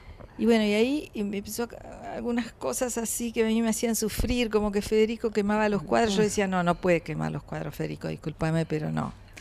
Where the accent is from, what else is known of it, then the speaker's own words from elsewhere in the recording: Buenos Aires, Argentina; born there; Yo nací en Belgrano.